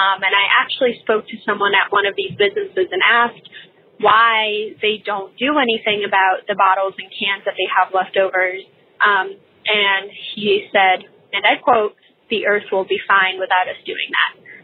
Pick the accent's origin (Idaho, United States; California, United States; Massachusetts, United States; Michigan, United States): Massachusetts, United States; Boston; I'm from Boston, Massachusetts.